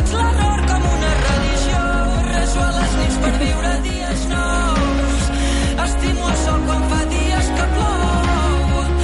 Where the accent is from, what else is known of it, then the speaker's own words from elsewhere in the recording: Sabadell, Catalonia, Spain; Els que som d'interior, saps? Els que som de Sabadell i que el barri marítim el tenim una mica lluny